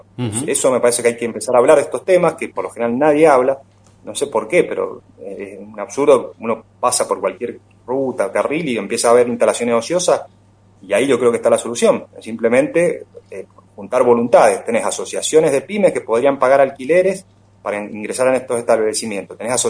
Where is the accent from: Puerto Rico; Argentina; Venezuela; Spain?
Argentina; Mendoza; la forma en la cual nosotros como mendocinos podemos contribuir a frenar la inflación